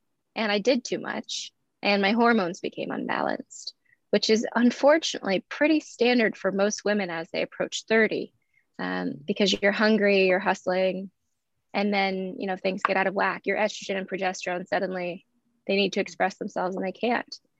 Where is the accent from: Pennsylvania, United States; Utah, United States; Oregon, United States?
Oregon, United States; Eugene; born there; I was born in Eugene, Oregon, November 18th, 1986, almost 35 years from today. Mm. I was born in a small town, actually, on the outskirts of a small town.